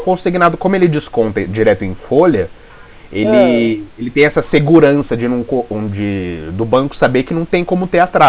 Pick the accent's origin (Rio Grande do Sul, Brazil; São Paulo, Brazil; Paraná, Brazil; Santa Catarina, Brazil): São Paulo, Brazil; Bauru